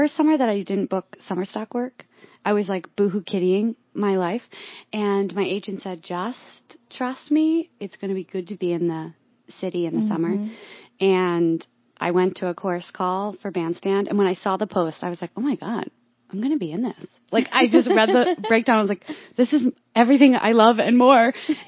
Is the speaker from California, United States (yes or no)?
no; Syracuse, New York, United States; also born or lived in Baltimore; Well, I'm from Syracuse, New York. Great. Born in Baltimore, but moved to Syracuse.